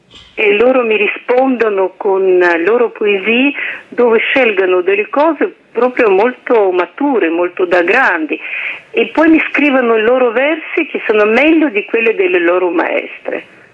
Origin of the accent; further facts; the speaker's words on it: Russia; now in Italy; per gli italiani sono una russa, per i russi sono un'italiana